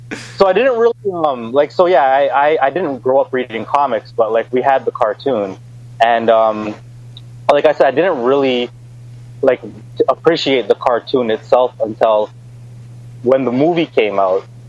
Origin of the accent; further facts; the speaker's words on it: Canada; I am definitely a Canadian.